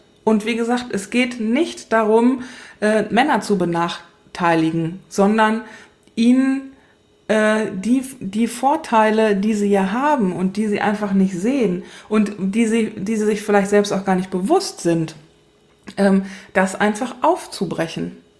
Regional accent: Germany; Ich bin im Westen aufgewachsen.

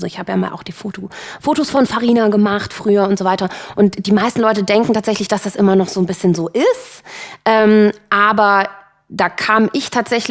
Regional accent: Cologne, North Rhine-Westphalia, Germany; Ich bin ja Kölnerin

